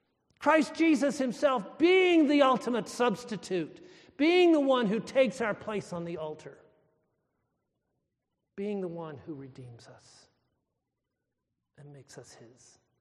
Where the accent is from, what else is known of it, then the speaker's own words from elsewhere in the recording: United States; thank God I'm an American